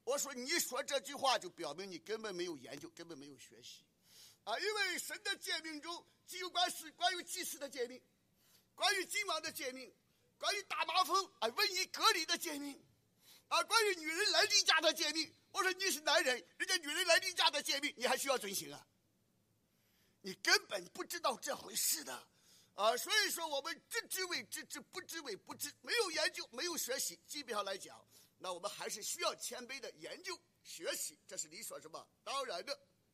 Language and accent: Chinese; China; 我们中国人包括东亚的包括印尼的，什么叫 copyright？